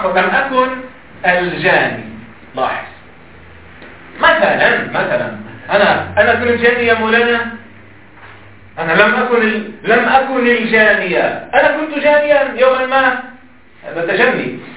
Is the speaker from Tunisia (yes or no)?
no; Lebanon; ها ليش عندنا في لبنان